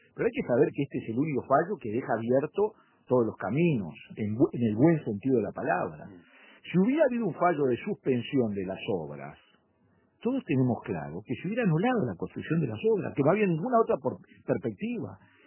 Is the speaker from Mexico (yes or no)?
no; Uruguay; los primeros que vamos a salir a pelear porque se suspendan las obras y hay contaminación somos los uruguayos